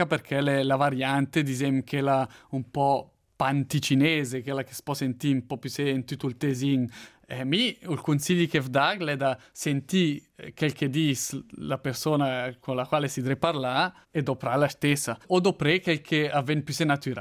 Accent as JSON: {"language": "Italian", "region": "Ticino", "country": "Switzerland", "tie": "born or raised there", "accent": "Malcantone dialect", "said": "mi parli in dialetto, mi sono cresciuto in Dalmalcanton, e parli in dialetto che è medio malcantone orientato, quindi ha certe differenze, per esempio, nei participi passati di verbi."}